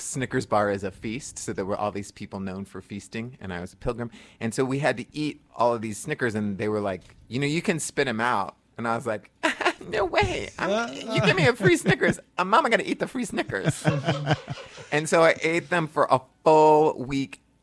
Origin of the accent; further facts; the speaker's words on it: Texas, United States; now in Denver, United States; I grew up in Texas. I always say it's a nice place to visit, but I wouldn't want to grow up gay there.